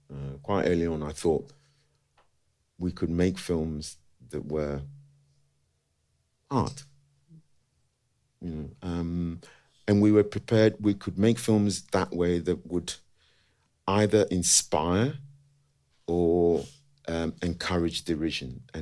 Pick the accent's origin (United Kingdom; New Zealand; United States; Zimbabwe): United Kingdom; London; I grew up in West London. I grew up just at the bottom of the Fulham Road.